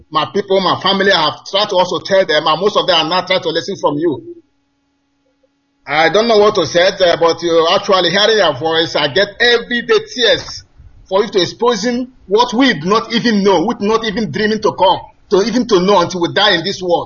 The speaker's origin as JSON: {"language": "English", "country": "Nigeria", "lives_now": "Amsterdam, Netherlands", "said": "I'm calling from Amsterdam."}